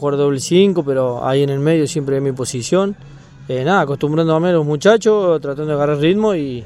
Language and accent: Spanish; Córdoba, Argentina; Bueno, soy de Córdoba, tengo 37 años